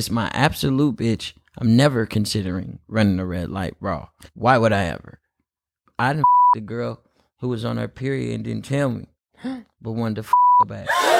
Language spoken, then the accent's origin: English; Oakland, California, United States; First of all, I'm from Oakland. We drive crazy anyway.